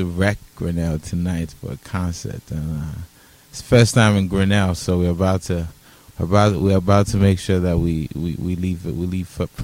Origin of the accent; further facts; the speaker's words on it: Ghana; So I come in from as a Ghanaian and African, who is also quite worldly, so I bring in those influences from the music that I listen to as well.